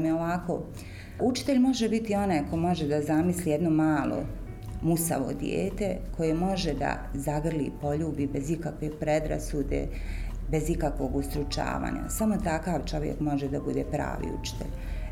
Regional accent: Brčko, Brčko District, Bosnia & Herzegovina; also born or lived in Lopare; Rođena sam u Loparama, ali naravno odrasla i osnovnu i srednju školu završila u Brčkom. Brčanka naravno.

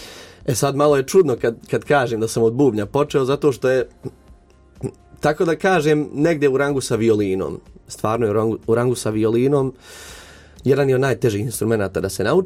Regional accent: Brčko, Brčko District, Bosnia & Herzegovina; imam 24 godine, dolazim iz Brčkog distrikta

